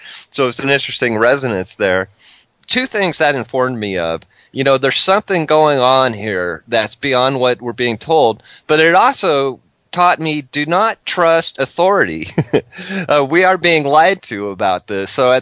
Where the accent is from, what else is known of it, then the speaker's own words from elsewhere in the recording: Ross, California, United States; I grew up in Ross, California. That's in Marin County and near Mount Tamalpais.